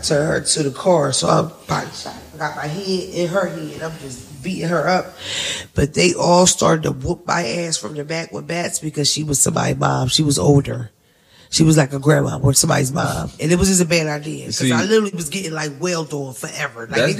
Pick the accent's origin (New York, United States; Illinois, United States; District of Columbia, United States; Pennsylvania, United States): Pennsylvania, United States; Philadelphia; I'm from North Philly. My whole family ghetto. We all ghetto. I'm ghetto.